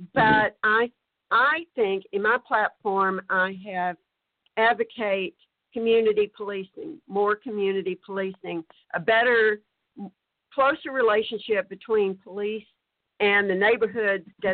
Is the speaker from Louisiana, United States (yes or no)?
yes; Shreveport, Louisiana, United States; I am a Shreveport native. It's my hometown. My family goes back. I'm the fourth generation to call Shreveport home in my family. I went to elementary school and graduated from high school here.